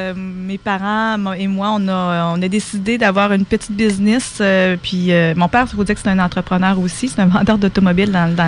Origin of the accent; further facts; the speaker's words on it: Quebec City, Quebec, Canada; Pas très original, juste Québec. Québec.